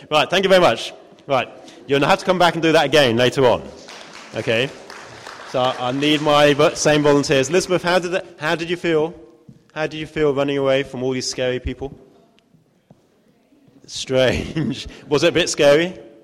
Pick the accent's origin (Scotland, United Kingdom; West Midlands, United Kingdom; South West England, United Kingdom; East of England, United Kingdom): East of England, United Kingdom; I'm from Norfolk. You don't come from Norfolk without a few of these in your car.